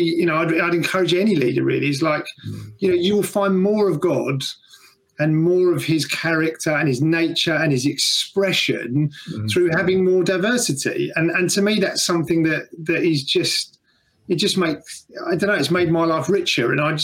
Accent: London, United Kingdom; I mean, you know, I'm English. I've lived inside the M25 my whole life.

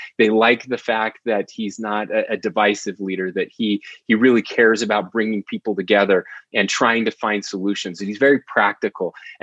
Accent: Utah, United States; we needed to come back to the farms where we grew up in San Pete County, both of us, and to raise our kids here.

